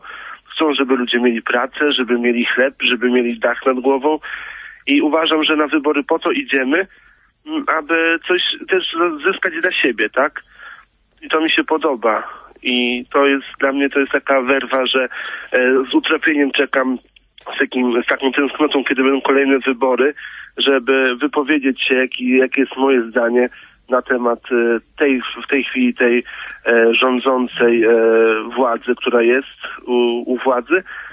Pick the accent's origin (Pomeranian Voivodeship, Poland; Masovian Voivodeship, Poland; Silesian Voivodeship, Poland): Pomeranian Voivodeship, Poland; Kartuzy; jestem z Kartus.